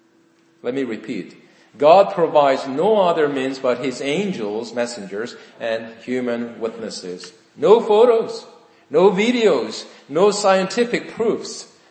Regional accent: South Korea; Would you believe if I said that I was born and raised in South Korea?

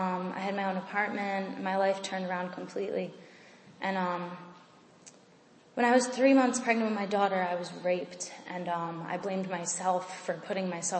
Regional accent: Scranton, Pennsylvania, United States; I'm 24. I'm from Scranton, Pennsylvania.

